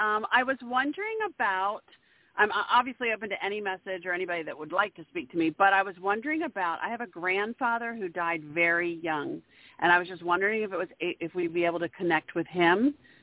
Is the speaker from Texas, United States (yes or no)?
no; Maryland, United States; I'm from Maryland.